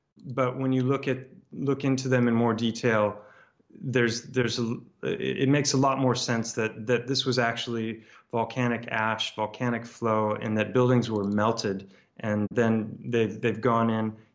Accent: California, United States; I grew up in California, and I went to the University of Santa Barbara

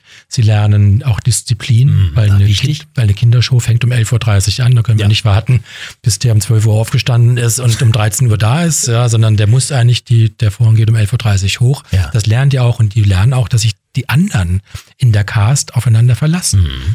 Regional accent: Bruchsal, Baden-Württemberg, Germany; born there; Ich bin da geboren worden und wurde verschleppt aufs Land. War noch schlimmer.

